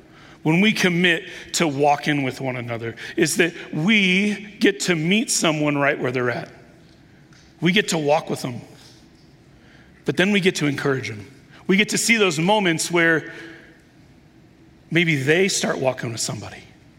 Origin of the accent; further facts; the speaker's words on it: Denver, Colorado, United States; I grew up in Denver playing hockey.